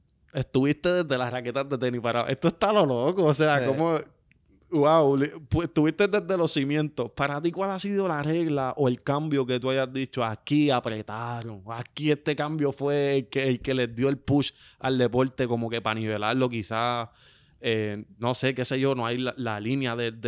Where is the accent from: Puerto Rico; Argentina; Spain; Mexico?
Puerto Rico; Las Piedras; yo soy de Las Piedras. Las Piedras, Corillo, el área este del país, a 45 minutos sin tapón